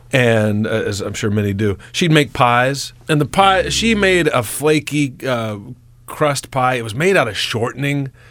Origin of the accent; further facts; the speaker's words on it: Greenwood, Indiana, United States; I'm from Greenwood.